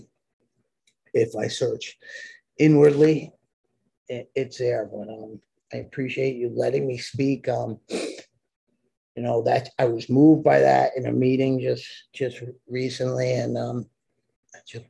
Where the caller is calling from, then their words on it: Puerto Rico; I live in Puerto Rico. I'm calling from Puerto Rico